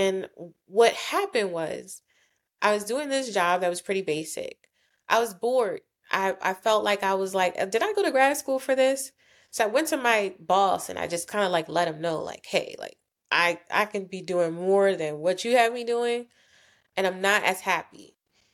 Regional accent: New Jersey, United States; I'm from South Jersey.

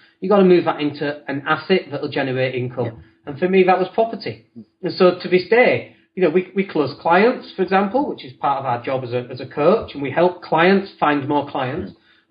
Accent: Leeds, Yorkshire and the Humber, United Kingdom; accent: northern; My wife is English and we moved out here 3 years ago. So I'm from Leeds originally, which if you can't tell from the accent, then that's where it's from. And I've kept the accent. I'm quite proud of the accent to some extent anyway. I sound quite northern.

